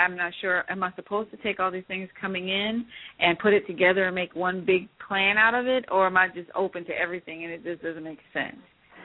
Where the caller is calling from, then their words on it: Atlanta, Georgia, United States; I'm calling from Atlanta, Georgia.